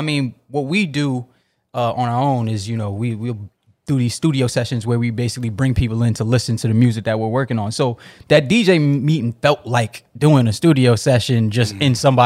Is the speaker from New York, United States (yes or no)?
yes; New York City, New York, United States; So I'm from East Flatbush, the Nanos.